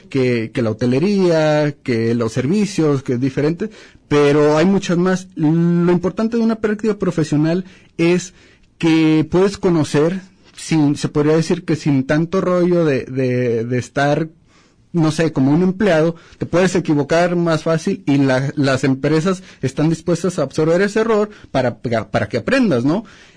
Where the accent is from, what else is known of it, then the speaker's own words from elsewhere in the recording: Mexico; Y uno como mexicano, pues como que si tenemos ese miedo, ¿no? Incluso los que somos de provincia